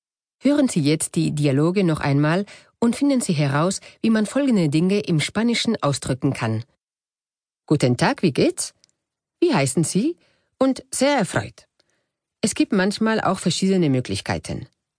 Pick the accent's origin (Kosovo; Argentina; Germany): Argentina; German is a second language; und ich bin aus Argentinien.